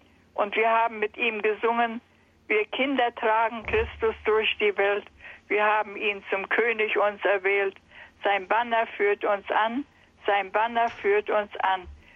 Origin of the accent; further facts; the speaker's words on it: Warmian-Masurian Voivodeship, Poland; Ich komme aus dem Ermland. aus dem ostpreußischen katholischen Ermland.